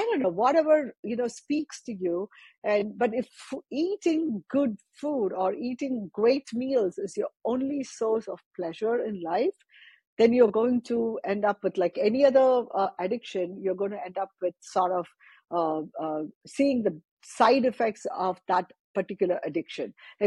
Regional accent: India; I grew up in India

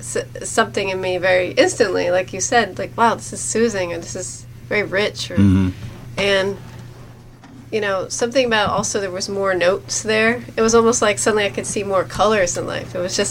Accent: United States; it was certainly intimidating being an American girl

